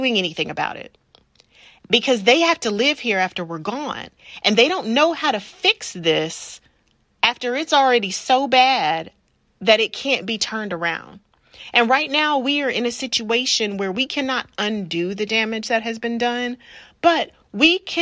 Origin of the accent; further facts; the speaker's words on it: Texas, United States; I'm from Texas, born and raised. I still live here now.